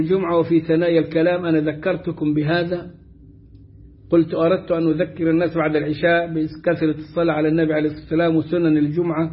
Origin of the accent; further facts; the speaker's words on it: Sohag, Sohag Governorate, Egypt; يقولون أنت من المنصورة، أقول أنا من سوهاج